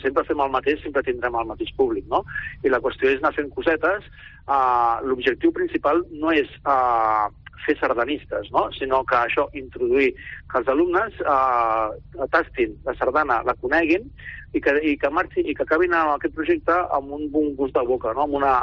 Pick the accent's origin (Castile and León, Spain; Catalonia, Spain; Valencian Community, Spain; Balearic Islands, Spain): Catalonia, Spain; Premià de Mar; jo soc de Premià de Mar